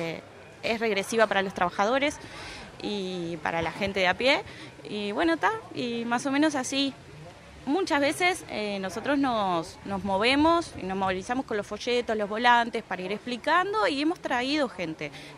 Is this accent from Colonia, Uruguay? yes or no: no; Las Piedras, Canelones, Uruguay; porque si bien nosotros somos de Las Piedras, somos el único seccional que hay